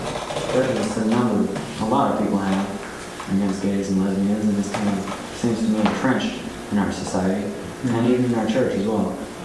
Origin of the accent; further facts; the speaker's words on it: Tacoma, Washington, United States; I come from Tacoma. My dad is a professor at BLU.